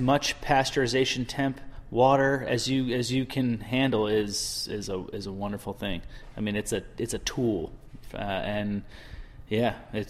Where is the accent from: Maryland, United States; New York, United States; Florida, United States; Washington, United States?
Maryland, United States; I am from the East Coast. My wife and I moved here from Northern Virginia. I was born and raised in Maryland, and we were just looking for a fresh start, and we found Northwest Arkansas